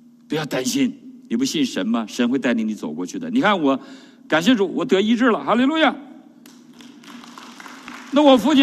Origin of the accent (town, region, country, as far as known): China